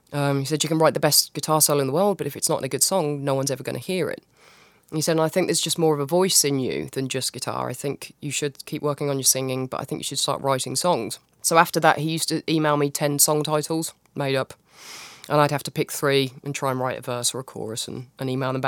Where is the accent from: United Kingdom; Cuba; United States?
United Kingdom; I'm very British.